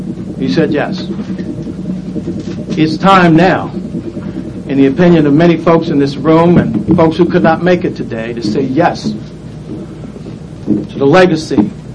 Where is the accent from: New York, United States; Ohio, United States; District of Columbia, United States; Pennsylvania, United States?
Pennsylvania, United States; Pittsburgh; I grew up in the Hill District, right down the street on Wiley Avenue.